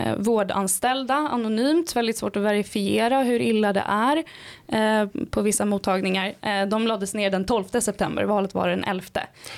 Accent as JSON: {"language": "Swedish", "town": "Stockholm", "region": "Stockholm County", "country": "Sweden", "said": "så jag skulle säga också att vi har väldigt högt ställda krav som stockholmare."}